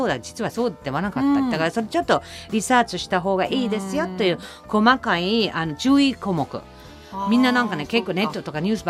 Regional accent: Germany; Japanese is a second language; 私ドイツ人なんですけど、

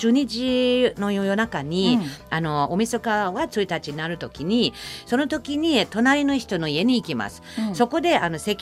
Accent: Germany; Japanese is a second language; まあ、私ドイツ生まれ育って小中学校がないので

